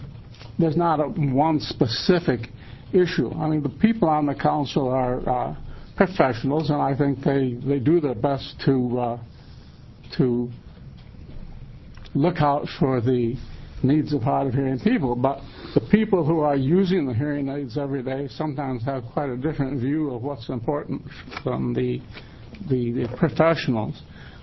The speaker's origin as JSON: {"language": "English", "town": "Monmouth", "region": "Oregon", "country": "United States", "said": "from Monmouth, Oregon"}